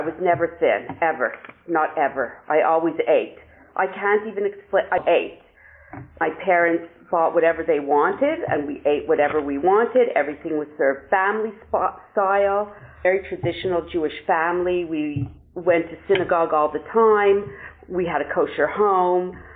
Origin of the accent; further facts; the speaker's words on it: Montreal, Quebec, Canada; also born or lived in California; I'm from Montreal, where all the Canadians show today. I'm 61 years old.